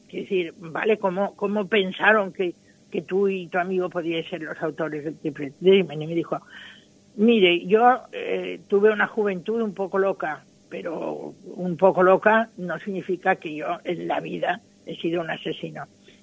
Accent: Spain; Por lo menos lo digo como abogado española.

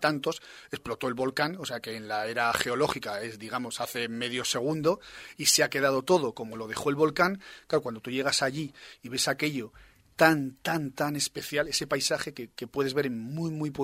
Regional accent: Burgos, Castile and León, Spain; Yo que soy de Burgos, por ejemplo, que toda esa parte norte que tenemos piedras, catedrales, iglesias, bueno, bosques, ¿no? Cañones, montañas

